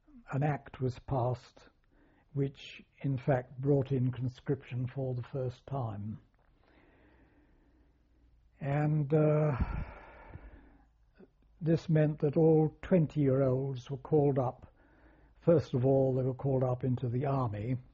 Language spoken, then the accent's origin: English; London, United Kingdom; I grew up in London, roughly in this district, North Kensington.